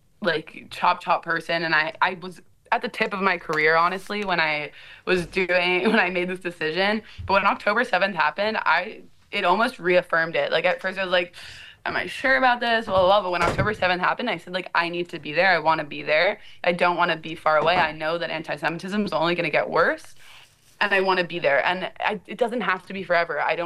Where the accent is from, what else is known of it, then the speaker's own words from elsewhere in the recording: Florida, United States; I felt like I'm going back to my hometown. I'm going to a state school. I'm giving up a full scholarship. But it was the best thing I ever did, because COVID hit. I said bye. I went back to Florida